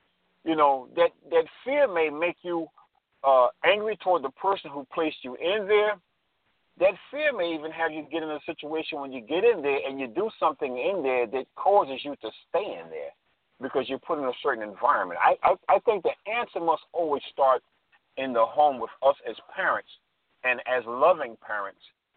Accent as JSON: {"language": "English", "region": "New York", "country": "United States", "tie": "born or raised there", "said": "He was born and raised in New York, as I was, in and out of prison."}